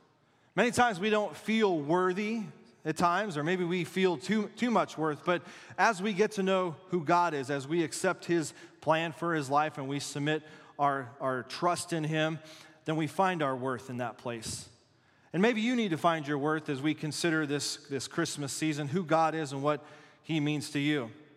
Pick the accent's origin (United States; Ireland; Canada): United States; Casper, Wyoming; I grew up in Casper, Wyoming.